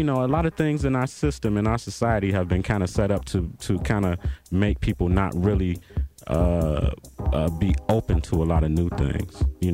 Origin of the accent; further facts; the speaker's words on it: Detroit, Michigan, United States; I mean, I'm from Detroit, born and raised, and I love